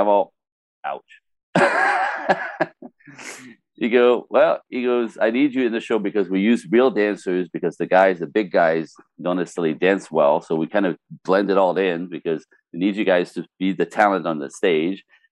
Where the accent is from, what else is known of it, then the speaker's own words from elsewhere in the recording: Canada; I mean, seriously, I'm Canadian, right?